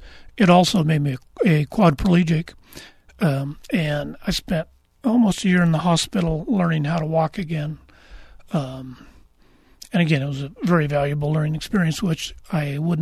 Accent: Kirby, Oregon, United States; As a kid growing up in Kirby, Kirby's halfway between Grants Pass and the state line, we didn't have a television, and my dad was an avid reader, so I became an avid reader.

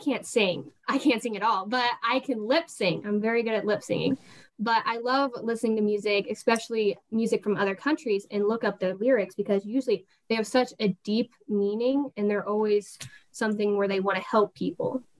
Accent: Pleasant Plains, Illinois, United States; also born or lived in Peoria / Quincy; I was born in Peoria, and then as a baby, I moved to Quincy, and then I started kindergarten in Pleasant Plains. So I would call Pleasant Plains my hometown

